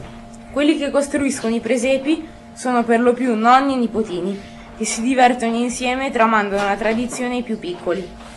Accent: Desio, Lombardy, Italy; Siamo di Desio e sappiamo che nella nostra città si svolge ogni anno il concorso presepi.

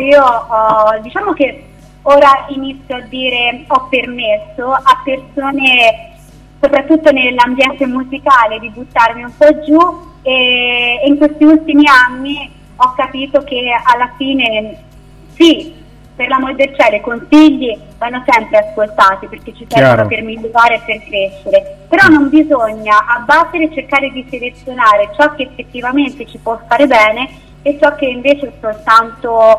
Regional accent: Pisa, Tuscany, Italy; sono di Pisa.

